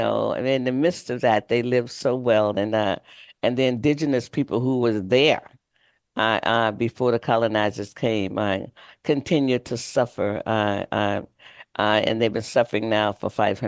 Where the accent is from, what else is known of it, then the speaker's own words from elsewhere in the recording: Florida, United States; Growing up in Florida, I knew what the sun feels like, and I know what it feels like to wake up with the sun.